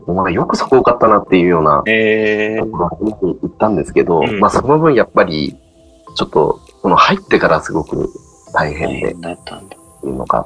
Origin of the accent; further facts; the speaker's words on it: Tochigi, Japan; 一応、自分栃木県出身なんですけど、